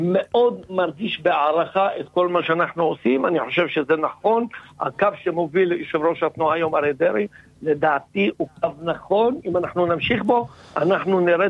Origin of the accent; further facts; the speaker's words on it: Northern District, Israel; אני בא מהצפון הרחוק